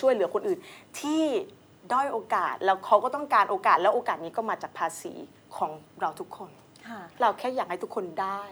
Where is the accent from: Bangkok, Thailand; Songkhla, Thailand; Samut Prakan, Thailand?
Songkhla, Thailand; หนูมาในนามของมิสแกรนด์ระนองแต่ว่าเกิดอยู่ที่จังหวัดสงขลา